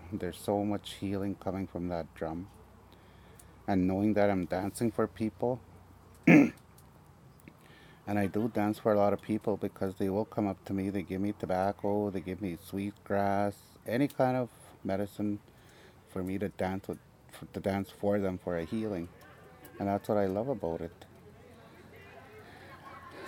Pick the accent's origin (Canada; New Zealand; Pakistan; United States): Canada; Little Saskatchewan, Manitoba; No, I'm not from Wei Wei. I'm from Little Saskatchewan. Where I grew up, there was at that time there was only like population of 500 people in Little Saskatchewan, and that is a Christian belt.